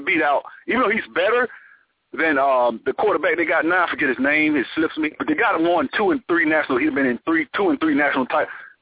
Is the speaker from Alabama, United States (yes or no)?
yes; Alabama, United States; I'm just being fair. It's not because I'm from Alabama.